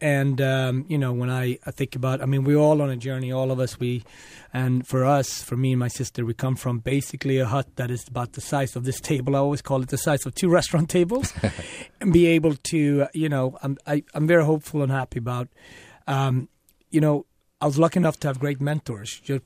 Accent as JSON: {"language": "English", "country": "Sweden", "tie": "born or raised there", "also_born_or_lived": "Ethiopia", "second_language": "English", "said": "I was like any Swede. I was born in Ethiopia. And then I was adopted. Me and my sister, we had tuberculosis. And we were adopted to Sweden."}